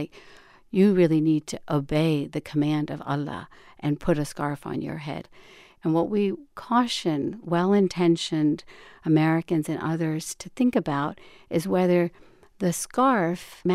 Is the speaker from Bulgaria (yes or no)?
no; India; now in United States; You know, I was born in 1965. When I grew up in India